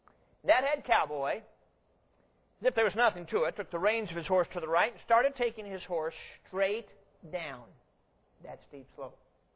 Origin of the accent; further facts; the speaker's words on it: Durango, Colorado, United States; born there; I was born in Durango, Colorado. That is an old cowboy town on the western slope of the Rocky Mountains there in southwest Colorado.